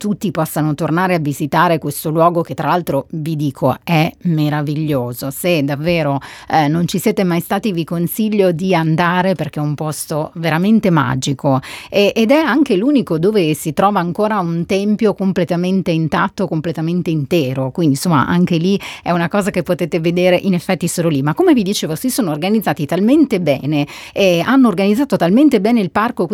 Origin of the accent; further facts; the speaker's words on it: Sicily, Italy; Vabbè, ho fatto un po' uno spot alla mia terra, però dico davvero, insomma, la Valle dei Templi è un luogo che almeno una volta nella vita dovete vedere